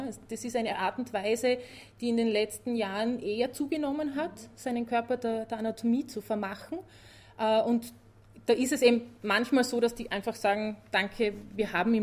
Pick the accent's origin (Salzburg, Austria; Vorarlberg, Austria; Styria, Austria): Styria, Austria; Kumberg; in der Nähe, wo ich aufgewachsen bin. Ich bin Steirerin und in Kumberg gibt es eben auch einen Friedwald seit ein paar Jahren.